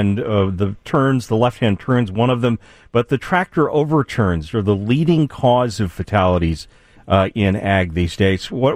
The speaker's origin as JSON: {"language": "English", "region": "Illinois", "country": "United States", "said": "Yeah, I am from Southern Illinois."}